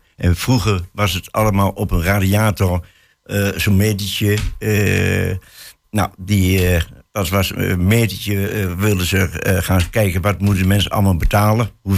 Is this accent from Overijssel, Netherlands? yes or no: yes; Hengelo, Overijssel, Netherlands; Ik noem maar eventjes Hengelo, want ik kom uit Hengelo.